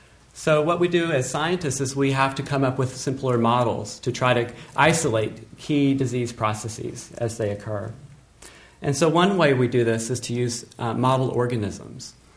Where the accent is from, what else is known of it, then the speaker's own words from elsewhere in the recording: Tennessee, United States; also born or lived in Boston; I grew up in Tennessee, where I learned to play the guitar and to sing, but something was missing in my life, and that's why I moved to Boston.